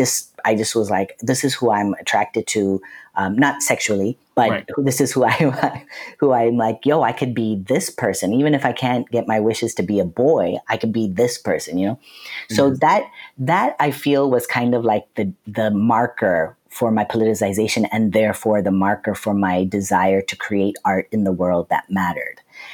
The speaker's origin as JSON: {"language": "English", "town": "Lancaster", "region": "California", "country": "United States", "tie": "born or raised there", "said": "I grew up in Lancaster, California"}